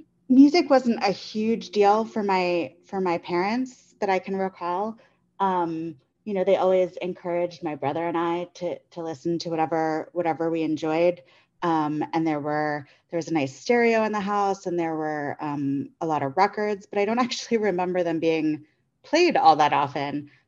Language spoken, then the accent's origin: English; Staten Island, New York, United States; now in Chicago, United States; I'm originally from the East Coast, not far from … land. I grew up on Staten Island, and now I live in Chicago.